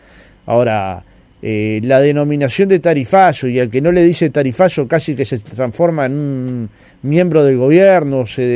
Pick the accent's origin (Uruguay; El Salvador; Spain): Uruguay; Nosotros tenemos que seguir siendo uruguayos.